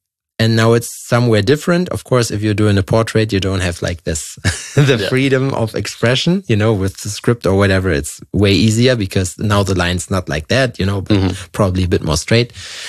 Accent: Jena, Thuringia, Germany; English is a second language; Like Jena, where my hometown, even if it's Eastern Germany

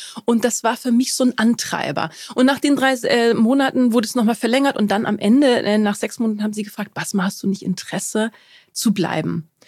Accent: Germany; also born or lived in Egypt; Und zwar bin ich in Ägypten geboren. Und ich bin aber schon relativ früh nach Deutschland gekommen, weil meine Eltern hier studiert haben. Und bin in Deutschland aufgewachsen, aber schon auch mit diesem Background, diesem kulturellen Background aus Ägypten.

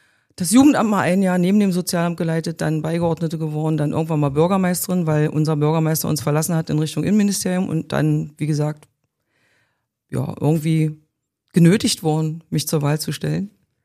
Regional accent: Magdeburg, Saxony-Anhalt, Germany; also born or lived in Gardelin; genau. Das Alter verrate ich jetzt nicht. Bin in Gardelin geboren, also keine gebürtige Magdeburgerin, aber nachdem ich im siebten Lebensjahr nach Magdeburg gekommen bin, kann man sagen, Magdeburgerin durch und durch.

